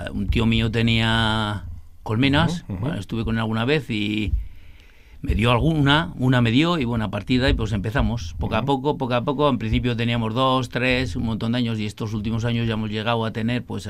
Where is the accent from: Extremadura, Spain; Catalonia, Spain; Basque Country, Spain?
Basque Country, Spain; Ordoñana; born there; yo en principio nací en Ordoñana. Ajá. Tuve unos años en Ordoñana. Cuando me casé en Albéniz. Uh-huh. Tuve en Albéniz, no sé cuánto, igual unos 15 años.